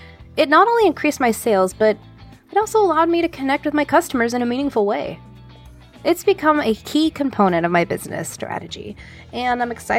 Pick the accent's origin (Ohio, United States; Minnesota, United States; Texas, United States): Texas, United States; Houston; from Houston, Texas.